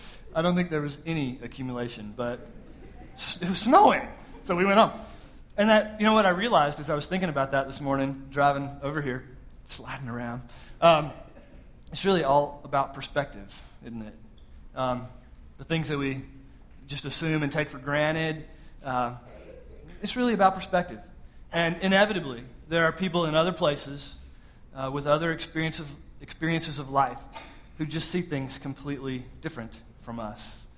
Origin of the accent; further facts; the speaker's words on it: Georgia, United States; and it's about 11:30, and I grew up in Georgia, by the way, and I look outside and we see these snow flurries, which was pretty rare